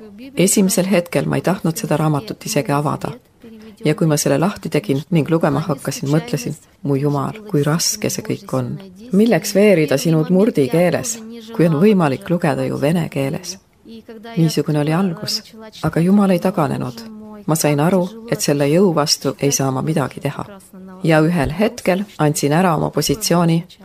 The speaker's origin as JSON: {"language": "Estonian", "region": "Udmurtia", "country": "Russia", "second_language": "Estonian", "said": "Udmurdina ei saa ma olla nii, et ei valuta südant oma rahva pärast, kelle hulgast olen ise pärit."}